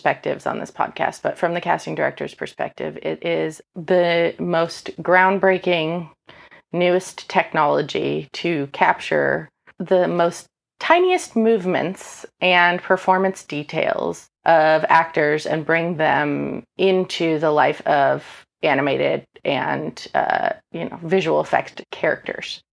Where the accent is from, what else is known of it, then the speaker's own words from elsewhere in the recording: New York City, New York, United States; I grew up in New York City.